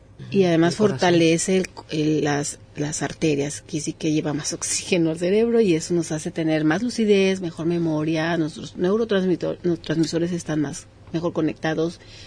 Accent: Mexico; como mexicanos

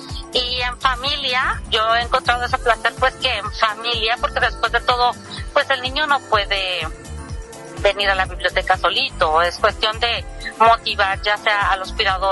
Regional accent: Baja California, Mexico; En verdad, de donde yo vengo es Baja California

